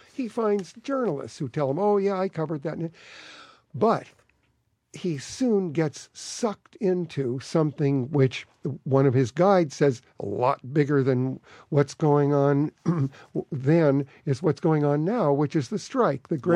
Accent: Hollywood, California, United States; Having that childhood that I had growing up in Hollywood, yes, there was always a story for me to tell about that background.

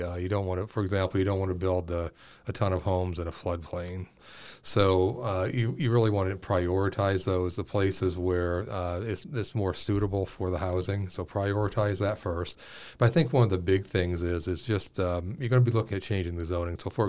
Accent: Nevada, United States; now in Abilene, United States; I had an opportunity to come here about 6 years ago, and I'm coming from Southern Nevada. Abilene area is diametrically opposed to Southern Nevada in terms of its lifestyle.

